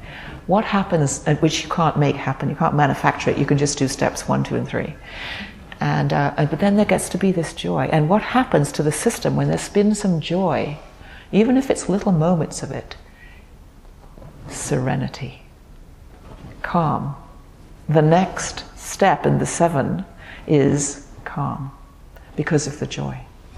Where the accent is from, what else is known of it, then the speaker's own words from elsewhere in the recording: England, United Kingdom; When I was growing up in England in the 50s, we English had a famous, world-famous race car driver